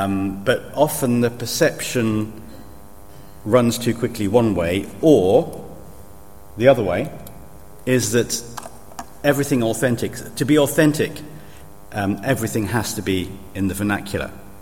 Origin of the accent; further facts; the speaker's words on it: England, United Kingdom; So but that's nothing to do with me being English. There isn't an occasion, here I am in Norwich